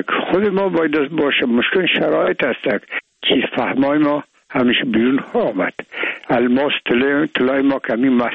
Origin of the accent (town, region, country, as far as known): Afghanistan